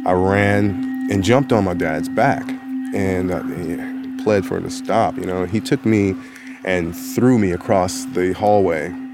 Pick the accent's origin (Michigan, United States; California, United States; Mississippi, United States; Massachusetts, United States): Michigan, United States; Detroit; I grew up in Detroit, Michigan, born in 1970.